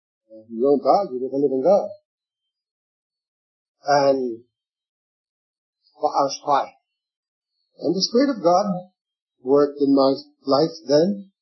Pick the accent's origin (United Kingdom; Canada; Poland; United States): Poland; moved away; When I came from Poland, I was wild. I mean physically rotten. I was like an animal because I had been treated like one.